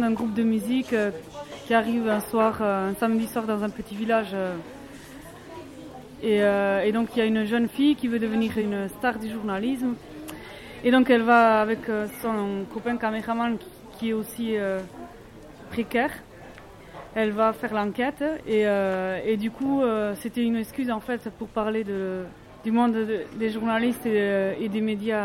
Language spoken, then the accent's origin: French; Basque Country, France; first language Basque; French is a second language; pour retrouver un rapport que j'avais perdu avec ma langue maternelle, puisque longtemps, j'ai été dans au collège et lycée français, où on n'apprend pas forcément à aimer notre langue